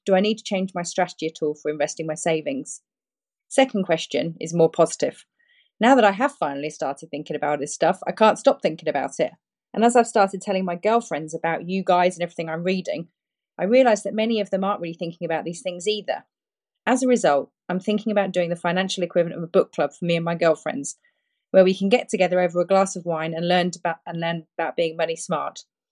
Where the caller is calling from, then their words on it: Perth, Western Australia, Australia; and I'm contacting you from Perth, Australia.